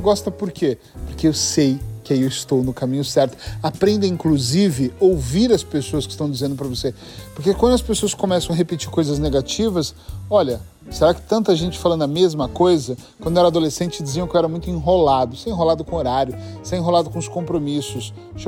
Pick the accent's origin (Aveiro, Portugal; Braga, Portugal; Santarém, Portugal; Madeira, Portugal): Aveiro, Portugal; eu sou de Aveiro.